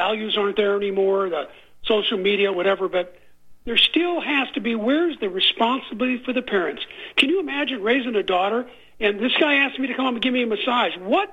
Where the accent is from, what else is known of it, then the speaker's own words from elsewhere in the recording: Nebraska, United States; I'm from Nebraska originally, and I remember the DeKalb thing, the Boys Town thing.